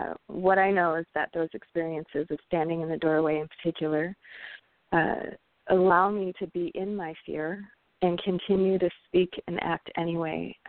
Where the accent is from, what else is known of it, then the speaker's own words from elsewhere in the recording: Detroit, Michigan, United States; One of the other aspects of growing up in Detroit was to be in the midst of the intense racial divide